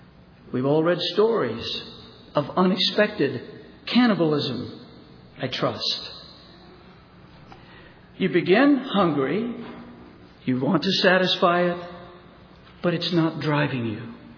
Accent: the South, United States; I grew up in the South along the Gulf Coast, many, many times worked out in the heat of the day doing various projects.

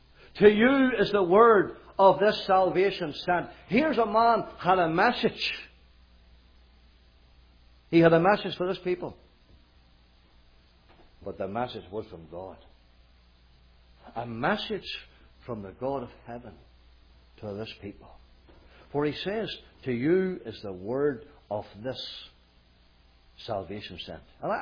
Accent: Northern Ireland, United Kingdom; I remember as a young lad growing up in County Armagh, Northern Ireland, in our village, there was hardly any phone.

